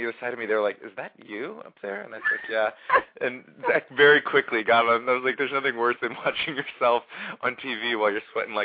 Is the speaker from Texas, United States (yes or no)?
yes; Austin, Texas, United States; I grew up in Austin, Texas. I'm a Texas mm-hmm. boy, born mm-hmm. and raised, and all of my family still lives there.